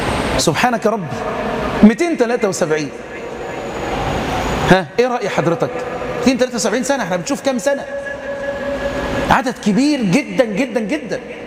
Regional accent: Egypt; إحنا عندنا في مصر ما فيش الكلام ده

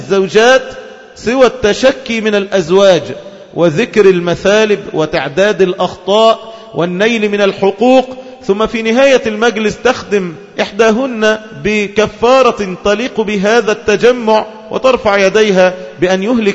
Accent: Egypt; في بلادنا مصر

